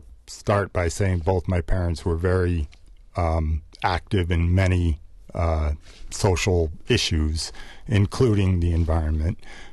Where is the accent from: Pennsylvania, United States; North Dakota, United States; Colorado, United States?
Colorado, United States; I'm from Colorado. I've been a general contractor home builder in Colorado and have been for 32 years.